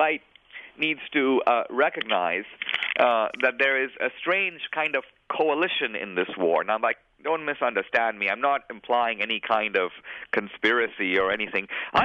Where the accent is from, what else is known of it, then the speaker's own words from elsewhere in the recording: India; moved away; I'm an immigrant from India. My family is originally Hindu, converts to Catholicism.